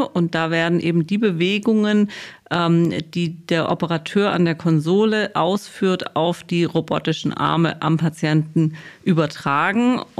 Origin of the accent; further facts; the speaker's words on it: Reutlingen, Baden-Württemberg, Germany; born there; also born or lived in Heidelberg / Munich / Dresden; Tatsächlich bin ich ja in Reutlingen geboren. Deswegen bin ich Schwabe